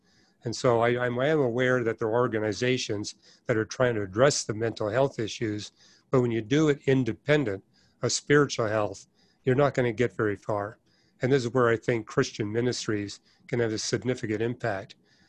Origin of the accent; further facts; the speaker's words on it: Canada; I mean, I'm from Canada, and Victoria and Vancouver have by far the largest homeless population in Canada